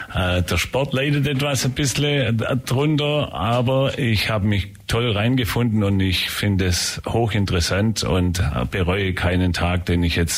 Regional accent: Ulm, Baden-Württemberg, Germany; Ich bin 63 Jahre alt und auch geboren in Ulm, in dem schönen Ortsteil Söflingen. Da bin ich auch sehr stolz drauf, lebe, wohne am Kuhberg. Aber ich bin Ursöflinger, seit mehreren Generationen.

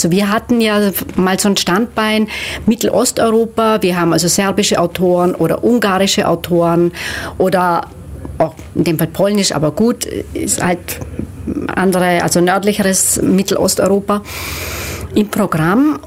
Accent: Vorarlberg, Austria; Ja, ich bin ja aus Vorarlberg gebürtig, bin auch sehr viel dort

